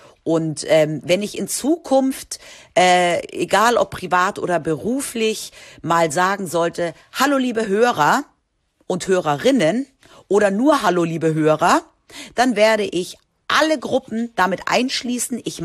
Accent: Spain; Ich bin ja in Spanien aufgewachsen.

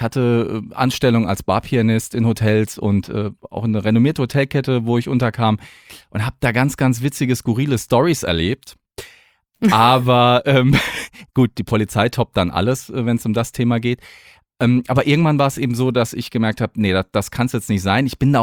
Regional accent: Mannheim, Baden-Württemberg, Germany; born there; now in Hesse; ich komme ja gebürtig gar nicht aus dem Hessenland, muss ich jetzt an der Stelle mal sagen. Ich bin ja gebürtiger Monnemer

